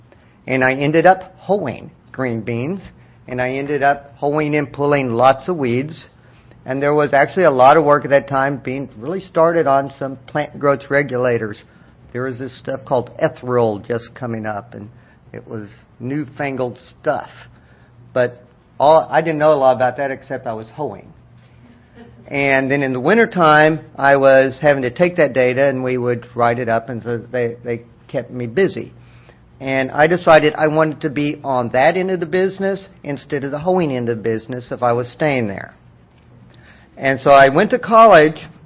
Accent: Oklahoma, United States; born there; I was born in Oklahoma. It was my father was an academic. He kept going back and back to school, but I was on the farm a lot. And when I was 10, I moved to a college town.

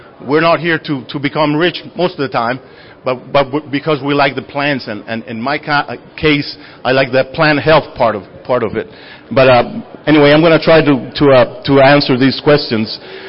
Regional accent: Honduras; moved away as an adult; I'm originally from Honduras, from Central America.

